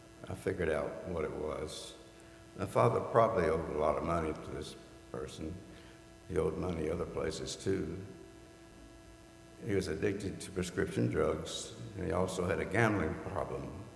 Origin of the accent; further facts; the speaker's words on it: Knoxville, Tennessee, United States; I grew up in East Tennessee, Knoxville, Tennessee.